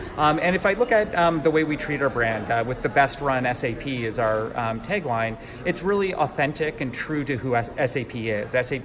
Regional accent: Ontario, Canada; now in California, United States; I'm originally Canadian, so I grew up in Northern Ontario, north of Toronto. So it got pretty cold up there, minus 30 Celsius for those of you that are keeping track. I don't plan on going back. I now live in California

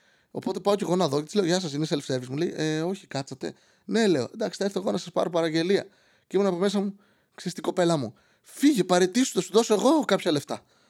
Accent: Serres, Central Macedonia, Greece; Εγώ είμαι από Σέρες. Ούτε με αυτά ασχολούμαι, αλλά είμαι από Σέρες.

